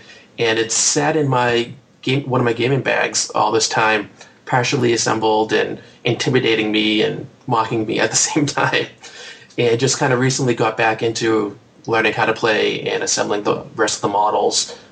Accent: Virginia, United States; born there; also born or lived in New England; And although I was born in Virginia, and am a transplant to New England, I really do consider myself a New Englander.

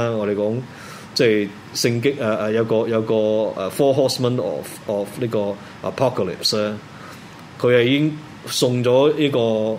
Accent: Hong Kong; 咁香港人咧，我哋香港人咧，就呢時候要準備好啦嚇。

